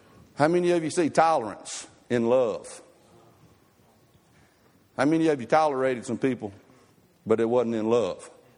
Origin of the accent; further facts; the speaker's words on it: Alabama, United States; but I'm from Alabama. I thought y'all would like it. Only thing we know how to do over there is play football.